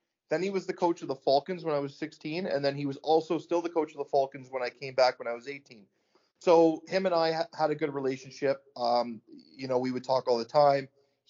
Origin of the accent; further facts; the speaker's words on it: St. Catharines, Ontario, Canada; And growing up in St. Catharines, playing for St. Catharines my whole life, it was just always something I took pride in.